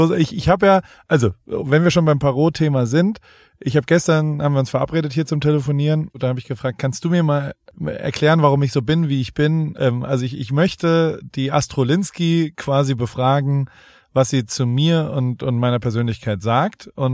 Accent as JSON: {"language": "German", "town": "Heidelberg", "region": "Baden-Württemberg", "country": "Germany", "tie": "born or raised there", "said": "Ich bin gerade in Deutschland, in Heidelberg, auch in meiner Heimat quasi."}